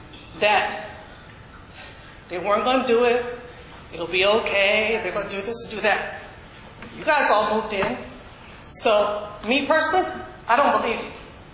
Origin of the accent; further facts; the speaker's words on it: Marin City, California, United States; I think I'm one of the oldest residents of Marin City, except the lady sitting back there. I grew up on Buckaloo Street.